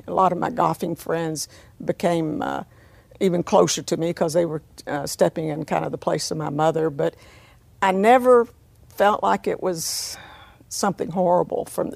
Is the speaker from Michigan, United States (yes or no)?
no; Maryville, Tennessee, United States; Oh, Howard, and I've told people I was so lucky to have been born and raised in Maryville. Such a community, open arms.